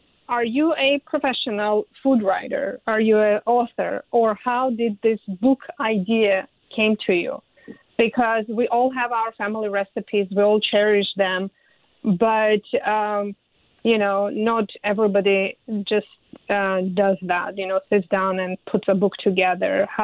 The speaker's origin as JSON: {"language": "English", "region": "Yerevan", "country": "Armenia", "tie": "born or raised there", "said": "growing up in Yerevan, our Armenian food that I'm used to was more heavily on herbs."}